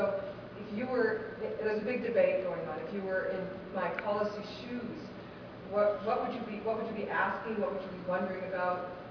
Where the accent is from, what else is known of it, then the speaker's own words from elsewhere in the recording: Canada; So I'm from Canada.